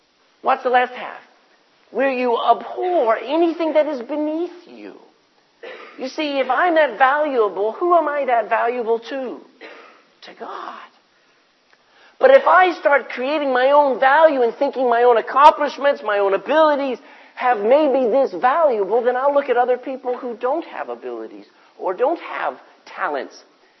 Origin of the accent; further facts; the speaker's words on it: Texas, United States; most of you know I'm a Texan.